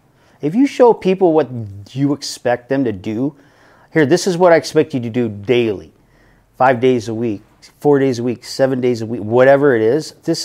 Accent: Chicago, Illinois, United States; Yeah, I grew up in Chicago during those times. What an amazing time to see basketball.

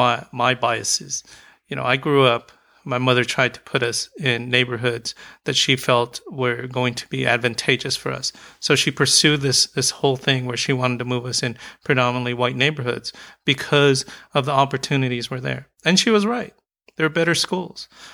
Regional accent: Philippines

